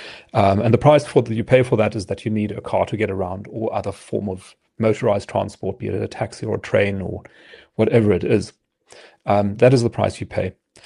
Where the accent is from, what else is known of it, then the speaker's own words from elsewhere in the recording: Johannesburg, Gauteng, South Africa; But it is disappointing to see Johannesburg, my hometown, ranked so lowly.